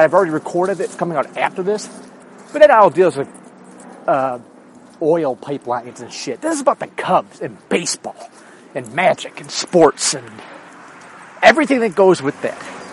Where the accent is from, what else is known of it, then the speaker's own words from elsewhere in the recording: Chicago, Illinois, United States; But I am a Chicagoan.